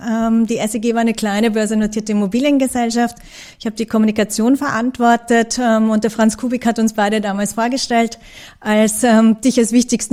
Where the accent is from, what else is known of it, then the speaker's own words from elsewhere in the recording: Graz, Styria, Austria; Ja, also ich bin geborene Grazerin.